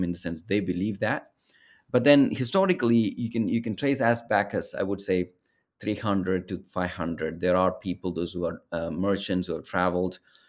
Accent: Kerala, India; also born or lived in Bangalore, India / England, United Kingdom; So I'm originally from India, South Indian state of Kerala. Grew up in Kerala Pentecostalism. I'm a pastor's kid. And then moved to Bangalore, did my schooling there, and then eventually ended up in England for 5 years.

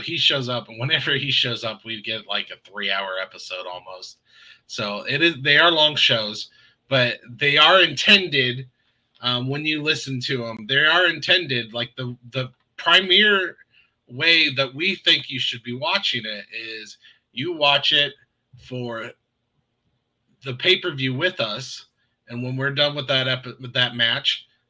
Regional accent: Ohio, United States; I'm not from Cincinnati. I'm just a big Cincinnati fan. I'm from Ohio, and I'm like almost 3 hours away from Cincinnati.

